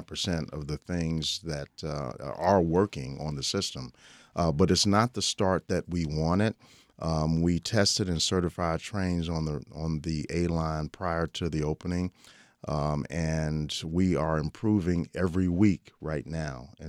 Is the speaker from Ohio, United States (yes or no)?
no; Chicago, Illinois, United States; Well, I'm actually from Chicago, but...